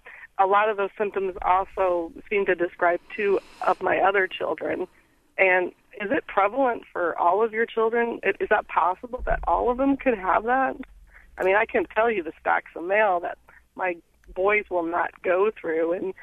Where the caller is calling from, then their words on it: Fort Dodge, Iowa, United States; From Fort Dodge.